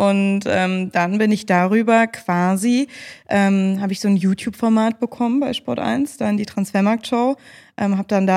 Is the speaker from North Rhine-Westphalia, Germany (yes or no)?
yes; Cologne, North Rhine-Westphalia, Germany; now in Munich, Germany; Nee, also zu Hause ist für mich auch immer noch Köln und wird es auch immer bleiben. Also da kommt auch München nicht ran.